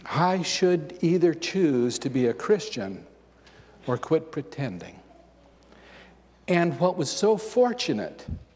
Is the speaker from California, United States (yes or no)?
yes; Camino, California, United States; I was raised in Camino, just up Highway 50 here, a little bit east of Placerville.